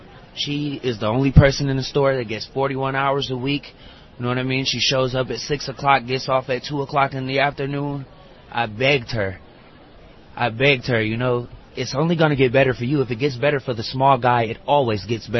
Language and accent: English; Detroit, Michigan, United States; now in California, United States; I'm from Detroit. I'm in California.